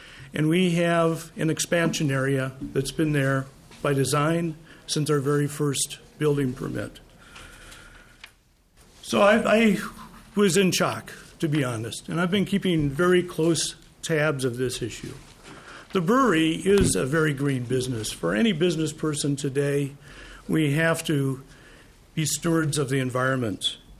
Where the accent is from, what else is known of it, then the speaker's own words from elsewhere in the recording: North Dakota, United States; now in St. Paul, United States; I'm also a resident of St. Paul, have been for 29 years, and I think after growing up in North Dakota, I've been finally assimilated in this city.